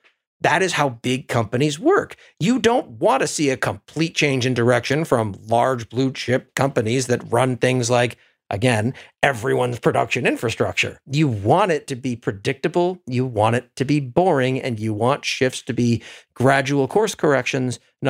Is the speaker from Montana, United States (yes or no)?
no; Maine, United States; I grew up in Maine, and Amazon has roughly the same number of employees as live in Maine.